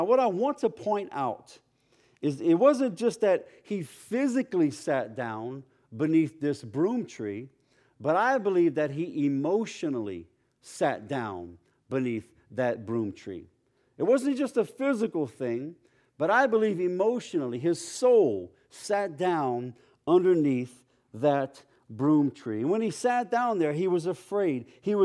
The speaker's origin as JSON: {"language": "English", "region": "Louisiana", "country": "United States", "accent": "Cajun", "said": "because this is a tongue twister, and I already have a hard time getting my Cajun accent out of here."}